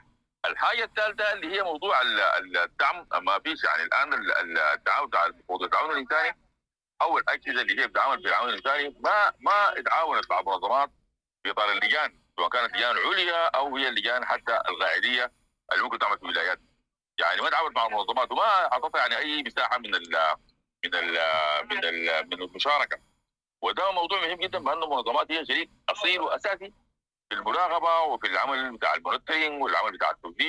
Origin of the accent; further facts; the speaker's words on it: Sudan; إحنا كسودانيين عندنا يعني نقول ممكن عندنا يعني نوع من العادات والتقاليد القوية جدا